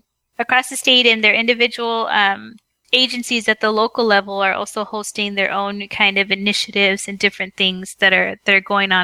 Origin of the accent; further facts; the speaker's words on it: El Paso, Texas, United States; As you mentioned, I'm from El Paso.